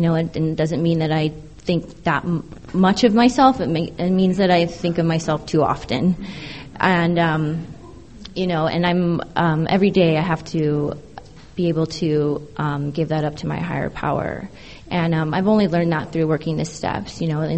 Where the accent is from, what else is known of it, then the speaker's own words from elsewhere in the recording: San Diego, California, United States; I am from San Diego, born and raised, and I did all my drinking and using in this town.